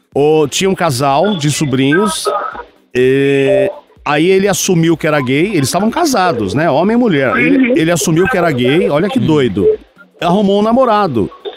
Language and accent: Portuguese; Limeira, São Paulo, Brazil; sabe que eu sou de Limeira, também sou do interior, né?